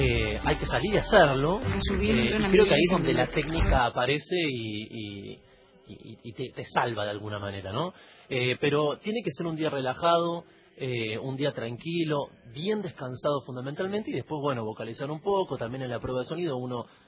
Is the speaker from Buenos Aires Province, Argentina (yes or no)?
yes; La Plata, Buenos Aires Province, Argentina; yo soy de La Plata